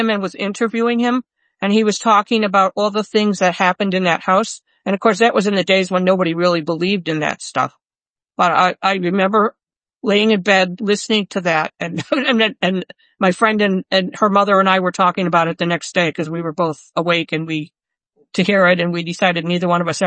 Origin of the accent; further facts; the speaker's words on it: Buffalo, New York, United States; I just wanted to say that I didn't grow up in Boston. I grew up in Buffalo, but I was visiting a friend in Boston one night during Christmas